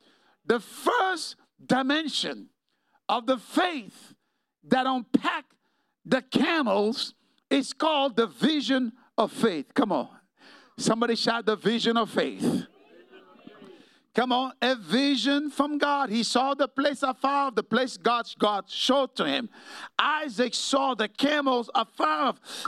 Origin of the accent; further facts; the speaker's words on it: New York, United States; I'm from New York.